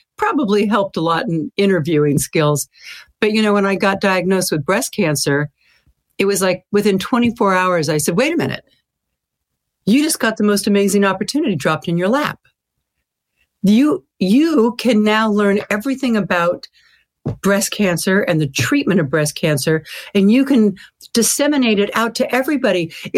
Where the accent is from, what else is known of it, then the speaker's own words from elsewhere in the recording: Sacramento, California, United States; There was one woman in my hometown of Sacramento.